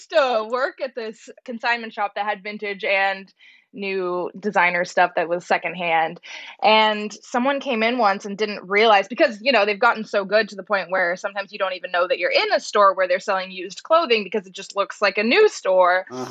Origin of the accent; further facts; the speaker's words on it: Portland, Oregon, United States; now in Los Angeles, United States; And I'm from Portland, Oregon, and I would say something like sweaters and things like that are more common there. Being in Los Angeles, where I live now